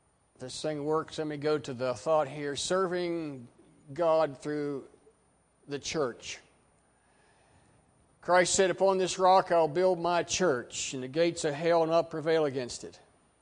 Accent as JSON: {"language": "English", "region": "West Virginia", "country": "United States", "tie": "born or raised there", "said": "I grew up in Gilmer County, West Virginia."}